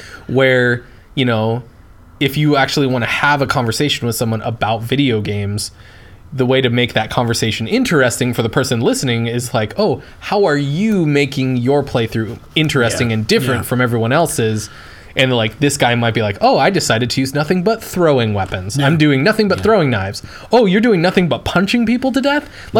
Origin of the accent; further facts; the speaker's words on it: Gilroy, California, United States; Gilroy. It's a shitty little nowhere town.